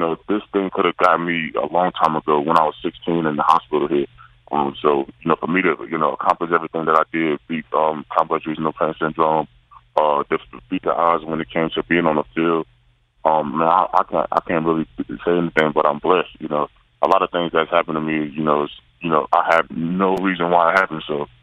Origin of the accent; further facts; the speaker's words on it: North Carolina, United States; so I can go out into other neighborhoods, especially in North Carolina, my home state